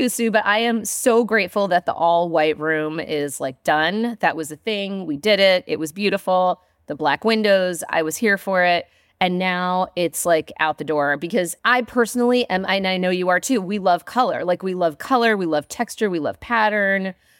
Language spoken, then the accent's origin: English; New York City, New York, United States; now in Allentown, United States; so I'm originally from Brooklyn.